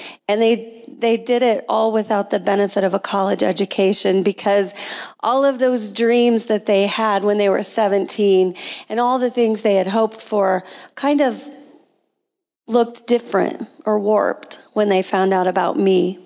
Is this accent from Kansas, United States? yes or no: yes; Kansas, United States; I was born in 1970. Abortion was actually legal in my home state of Kansas, but my parents somehow found the courage to choose life. It was a small town